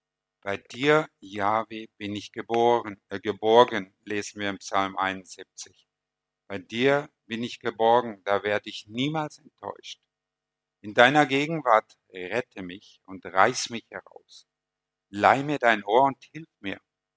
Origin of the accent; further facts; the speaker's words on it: Essen, North Rhine-Westphalia, Germany; also born or lived in Izmir; now in Turkey; Ich bin sehr lange, ich komme ursprünglich aus Essen, ist ja mehr oder weniger schon eine Großstadt. Und dann nach Izmir gezogen, Millionenstadt, 4, 5 Millionen Einwohner. Und wir haben sogar die letzten Jahre, bevor wir rüberkamen, 6 Jahre direkt am Meer gewohnt.